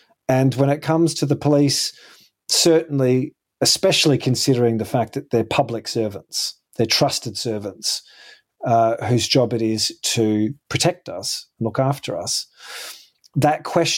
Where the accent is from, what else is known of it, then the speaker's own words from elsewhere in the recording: Perth, Western Australia, Australia; even I remember growing up in Perth